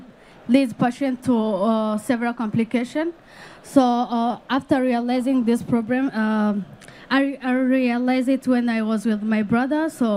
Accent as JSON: {"language": "English", "country": "Rwanda", "said": "In my country, Rwanda, I'm coming from Rwanda."}